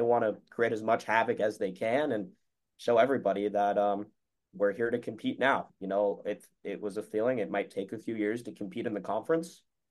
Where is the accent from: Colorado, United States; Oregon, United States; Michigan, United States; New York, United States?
Colorado, United States; Denver; I'm from Denver